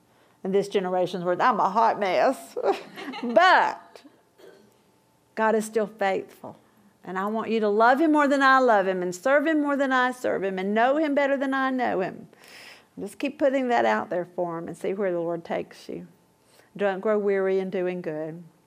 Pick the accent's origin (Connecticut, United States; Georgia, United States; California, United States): Georgia, United States; Atlanta; I grew up in South Atlanta, good old Southern Baptist school. My daddy was a deacon, but we didn't talk about spiritual things at home.